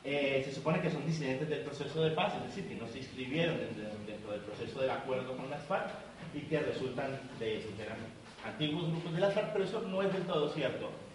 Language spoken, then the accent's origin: Spanish; Popayán, Cauca, Colombia; Popayán es una ciudad, yo vengo de Popayán, que es una ciudad más o menos de 250.000 habitantes.